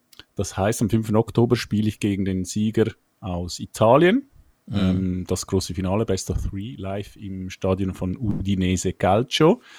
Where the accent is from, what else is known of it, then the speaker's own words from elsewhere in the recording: Switzerland; Ich Schweiz.